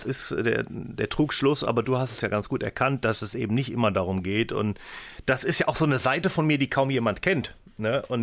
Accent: Rhineland, Germany; Und da bin ich Rheinländer, weißt du?

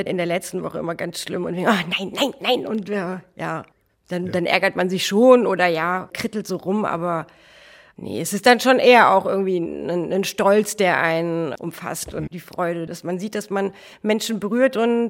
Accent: Hofgeismar, Hesse, Germany; now in Hamburg, Germany; Nein, ich komme aus der Nähe von Kassel, aus Hofgeismar.

